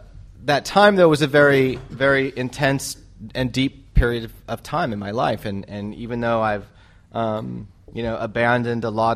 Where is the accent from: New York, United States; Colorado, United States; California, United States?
Colorado, United States; All right. Well, I grew up in Colorado